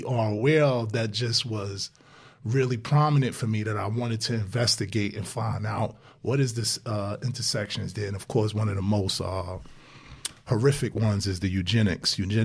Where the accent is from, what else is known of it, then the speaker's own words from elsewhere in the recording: Brownsville, New York, United States; even growing up in Brownsville, excuse me, I knew the BMW was like the best car.